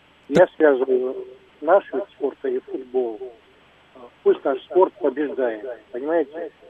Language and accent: Russian; Moscow, Russia; Я москвич.